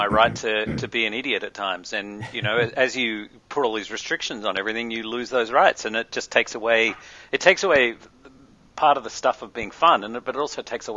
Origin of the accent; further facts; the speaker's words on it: Australia; You know, growing up in Australia as a kid, I mean, we were far from.